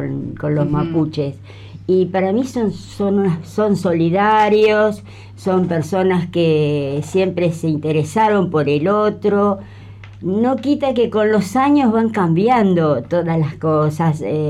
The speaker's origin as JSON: {"language": "Spanish", "town": "Bahía Blanca", "region": "Buenos Aires Province", "country": "Argentina", "tie": "born there", "said": "yo no nací en Río Negro. Yo nací en Bahía Blanca, pero me recibí en el 70 y me vine a trabajar aquí. Y mi primer trabajo fue en Sierra Colorada. Así que conozco bien de Sierra Colorada y la línea sur."}